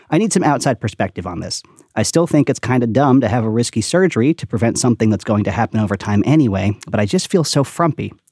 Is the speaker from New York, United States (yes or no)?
yes; Long Island, New York, United States; born there; I was born on Long Island.